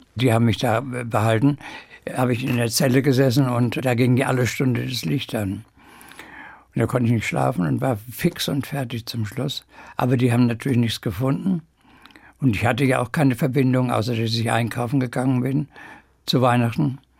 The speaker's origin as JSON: {"language": "German", "town": "Schwerin", "region": "Mecklenburg-Vorpommern", "country": "Germany", "tie": "born or raised there", "moved": "as an adult", "lives_now": "Wiesbaden, Germany", "said": "Schwerin ist meine Heimatstadt. Ich bin dort geboren und 20 Jahre aufgewachsen. Und Wiesbaden ist die Stadt, wo ich über 60 Jahre lebe inzwischen."}